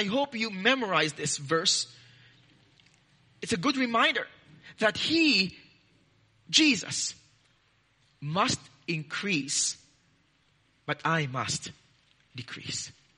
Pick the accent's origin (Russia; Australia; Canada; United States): Australia; Wow, I'm so Australian, I'm using the word heaps.